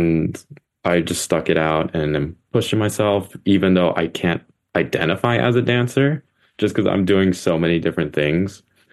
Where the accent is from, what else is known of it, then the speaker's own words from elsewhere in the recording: San Jose, California, United States; also born or lived in San Diego; So I was born and raised in San Jose, spent the first 18 years of my life there.